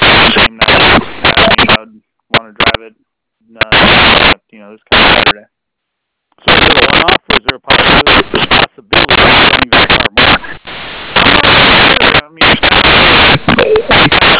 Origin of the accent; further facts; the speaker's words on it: Paris, United States; I grew up in Paris. I grew up in Paris.